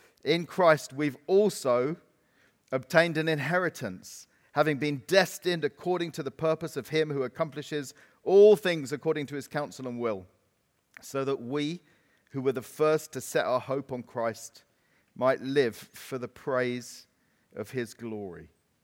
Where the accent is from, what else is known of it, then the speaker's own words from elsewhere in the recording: England, United Kingdom; And I think, as English people, we struggle to comprehend the grace of God because it's not fair.